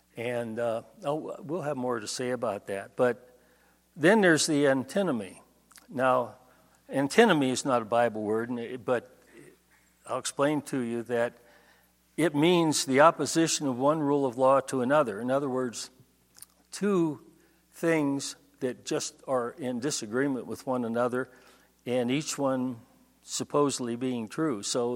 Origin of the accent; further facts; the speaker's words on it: United States; born there; Now, when I was born in the United States, I did not inherit a DNA of the USA.